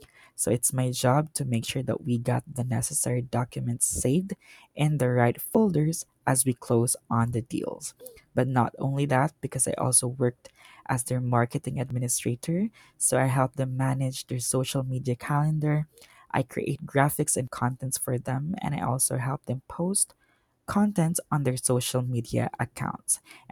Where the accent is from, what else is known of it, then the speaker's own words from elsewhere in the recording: Cebu City, Central Visayas, Philippines; I'm 25 years old and I am from Cebu City, Philippines.